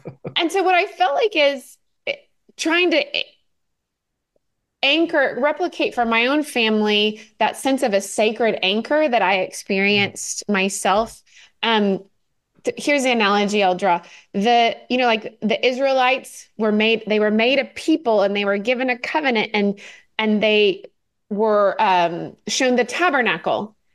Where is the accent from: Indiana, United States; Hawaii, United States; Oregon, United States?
Oregon, United States; moved away as an adult; now in Texas, United States; So I grew up in Oregon, and then sort of I graduated college and moved to Texas, and I've spent the rest of my adult life in Texas.